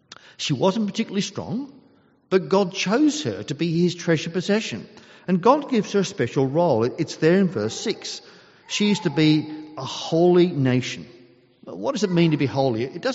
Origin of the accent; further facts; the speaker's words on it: Scotland, United Kingdom; I'm a pure Scot. for that, I was very glad. I have Italian friends, but I'm a Scot with some Irish thrown in as well.